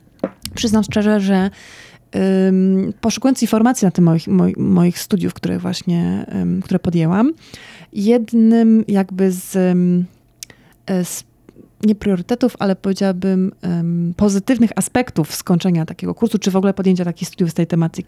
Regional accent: Słupsk, Pomeranian Voivodeship, Poland; moved away; ja jestem ze Słupska, więc ja jestem urodzona dosłownie prawie nad Bałtykiem, 15 kilometrów, tak.

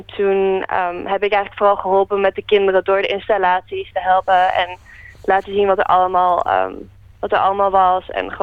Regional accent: Amsterdam, North Holland, Netherlands; ik ben van Amsterdam en daar zie je dat gewoon niet al te veel

